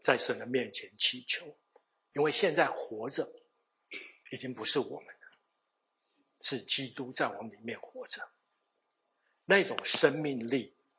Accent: Taiwan; 我是从台湾来的，台湾的宫庙特别多

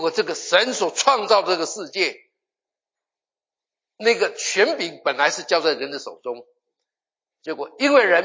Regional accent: Northeast China, China; 我们东北人常常讲说到点了

